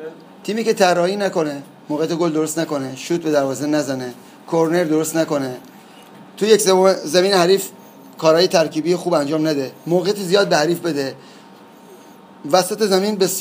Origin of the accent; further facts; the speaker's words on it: Khuzestan, Iran; به عنوان یک خوزستانی من قبل از فصل 4-5 تا پیشنهاد بسیار عالی داشتم